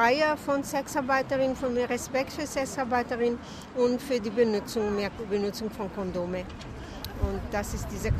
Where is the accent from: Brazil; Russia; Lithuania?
Brazil; German is a second language; now in Germany; Ich komme aus Brasilien und lebe in Deutschland.